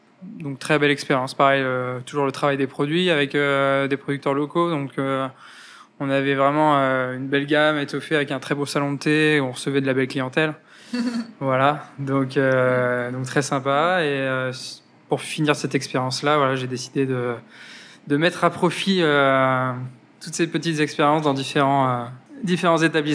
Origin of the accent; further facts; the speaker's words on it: Centre-Val de Loire, France; Donc, moi, je suis originaire de Touraine à la base. Donc, je suis pas du tout d'Arcachon, du bassin.